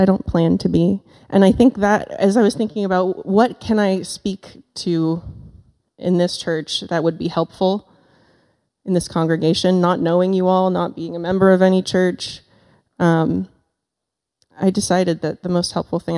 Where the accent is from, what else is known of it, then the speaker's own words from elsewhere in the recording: Maine, United States; now in Belfast, United States; I live in Belfast. I'm from Western Maine.